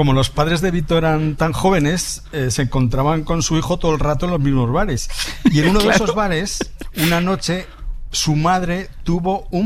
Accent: Lechago, Aragon, Spain; Yo recuerdo que en mi pueblo, en Lechago, cuando yo era niño

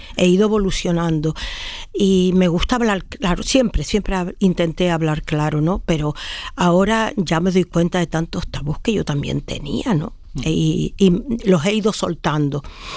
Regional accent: Canary Islands, Spain; Y yo, que soy canaria y que no estoy acostumbrada, salvo estos días que aquí ha nevado, pero normalmente aquí no nieva.

